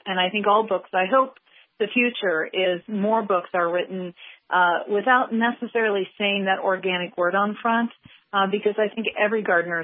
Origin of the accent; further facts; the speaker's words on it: Indiana, United States; I live in Illinois now. I grew up in Indiana. I know the region and the plants